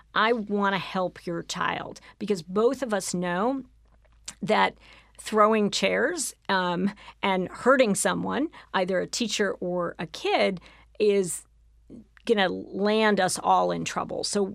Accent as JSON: {"language": "English", "town": "Harlem", "region": "New York", "country": "United States", "tie": "born or raised there", "said": "I grew up in Harlem. You can be white and grow up in Harlem. I went to District 5 schools as a child."}